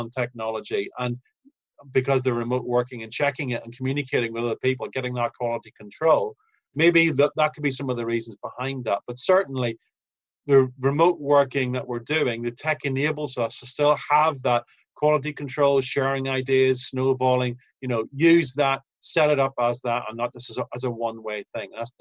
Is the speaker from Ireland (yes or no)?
yes; Ireland; I'm Irish. So let's get on with it.